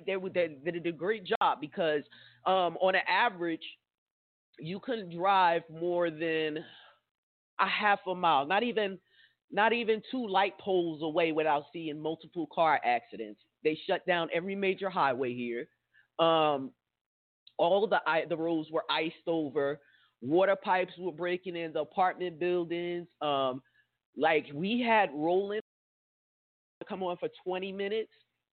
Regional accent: New Jersey, United States; And I'm from the East Coast. So I done blizzards with, like, 2 to 3 feet or more. You know, I've seen heavy snowstorms and that's where I'm from. I'm from New Jersey, so I'm used to that.

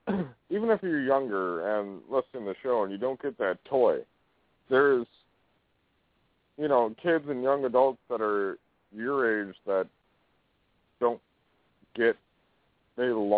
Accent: Houston, Texas, United States; it may be a Southern thing because I grew up in Houston.

